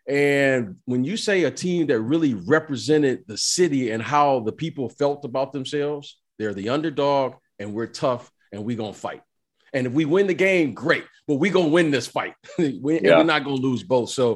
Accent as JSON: {"language": "English", "town": "Detroit", "region": "Michigan", "country": "United States", "tie": "born or raised there", "said": "Growing up in Detroit, you know, you have this underdog mentality."}